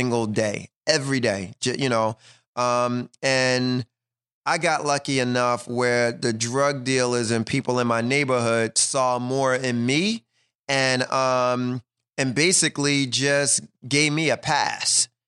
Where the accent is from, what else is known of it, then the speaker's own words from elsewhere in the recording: Philadelphia, Pennsylvania, United States; You know, we come from West Philly. In our neighborhood, you went to sleep the gunshots, you know, mm-hmm. regularly. So, you know, it was things growing up that you just had to be tough.